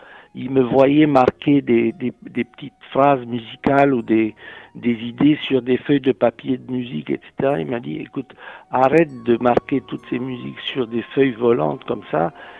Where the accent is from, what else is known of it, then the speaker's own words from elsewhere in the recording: Romania; moved away as an adult; now in France; je suis venu de Roumanie, mon pays d'origine, avec un gros cahier cartonné plein de musique